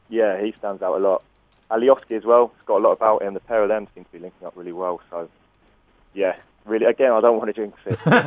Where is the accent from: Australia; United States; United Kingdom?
United Kingdom; London; now in Leeds, United Kingdom; I was born in Leeds, but I've grew up in London, but I've been back here for 10 years.